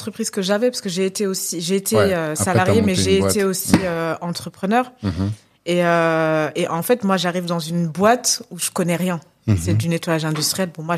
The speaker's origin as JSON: {"language": "French", "town": "Montrouge", "region": "Île-de-France", "country": "France", "tie": "born or raised there", "moved": "as an adult", "lives_now": "Senegal", "said": "Moi, je suis née à Montrouge. Voilà, j'ai grandi à Montrouge. Et à 21 ans, j'ai décidé de tout claquer pour aller vivre au Sénégal."}